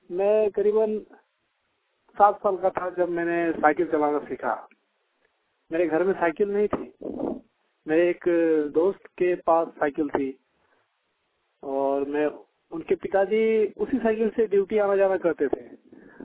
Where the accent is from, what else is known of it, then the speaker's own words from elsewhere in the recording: Jharia, Jharkhand, India; मैं झरिया प्रखंड का रहने वाला हूँ।